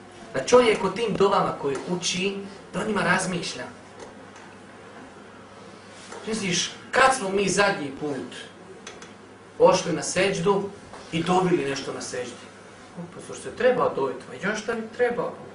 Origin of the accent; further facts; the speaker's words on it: Bosnia & Herzegovina; ja nisam spao s Marsa, ja sam Bošnjak, Bosanac.